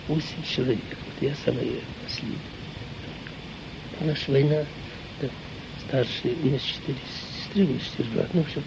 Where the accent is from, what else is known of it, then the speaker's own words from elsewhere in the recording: Subbotino, Kursk Oblast, Russia; born there; Курская область, станция Солнцева, село Субботино. Родился я. 1928 года, помню еще, 20, в апреле месяце.